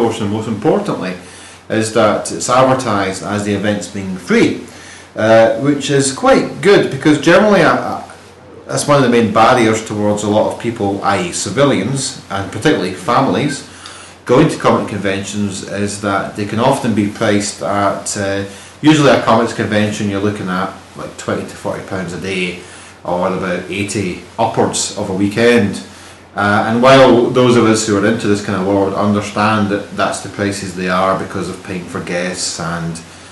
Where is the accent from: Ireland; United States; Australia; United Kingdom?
United Kingdom; Scotland; I'm from Scotland